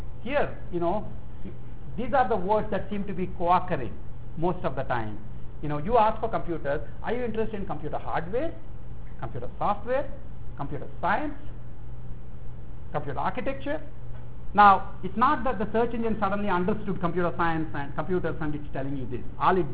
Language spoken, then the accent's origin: English; India; English is a second language; Which to me is fine because I'm from India and I don't understand the whole point of articles.